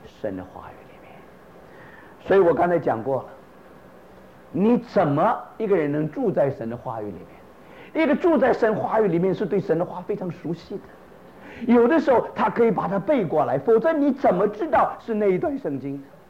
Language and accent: Chinese; Brazil; 我是从巴西来的